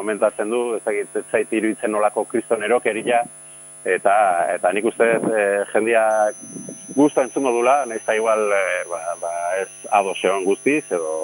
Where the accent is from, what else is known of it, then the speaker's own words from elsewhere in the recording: Ereñotzu, Basque Country, Spain; nire ideia zan, ba, nire herria da, Ereinotzu, eta bertako jendia, ba, pixka bat informatzeko